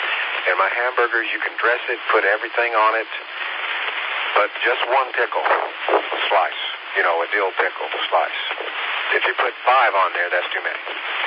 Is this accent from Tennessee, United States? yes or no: yes; Tennessee, United States; I just walked into this little shop in my hometown back in Tennessee